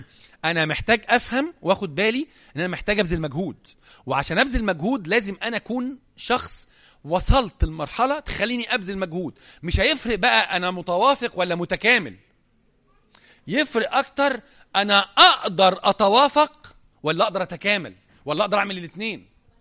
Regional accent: Egypt; احنا على فكرة عندنا في مصر حالة طلاق كل 3.5 دقايق،

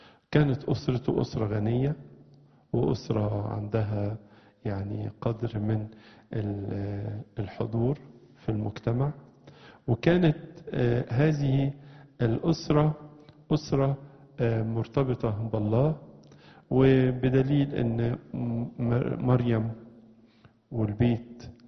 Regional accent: Egypt; وزي ما احنا عارفين ان هذا القديس له معزة خاصة في بلادنا مصر

